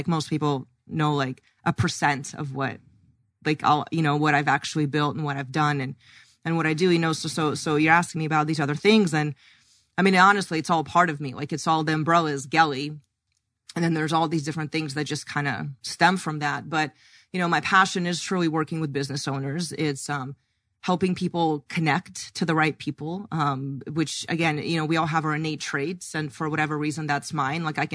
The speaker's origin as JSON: {"language": "English", "region": "Arizona", "country": "United States", "said": "when I tell people I'm from Arizona, they're like, oh, do you live in Scottsdale? I'm like, yeah."}